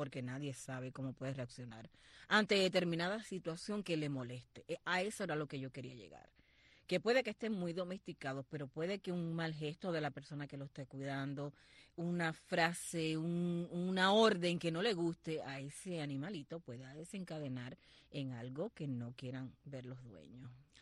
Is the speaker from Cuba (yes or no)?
yes; Cuba; Y si todos fuimos criados en Cuba, fuimos criados de forma equivocada.